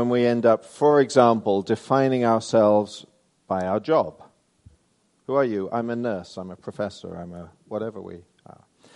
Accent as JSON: {"language": "English", "region": "England", "country": "United Kingdom", "lives_now": "United States", "said": "I'm really proud that I'm English, and now I've become American"}